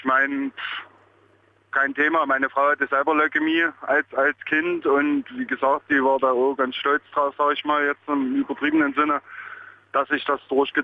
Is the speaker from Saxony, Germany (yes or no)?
yes; Chemnitz, Saxony, Germany; man verdient das bei uns im Osten überhaupt nicht mehr richtig. Wie gesagt, ich komme aus dem Chemnitzer Raum.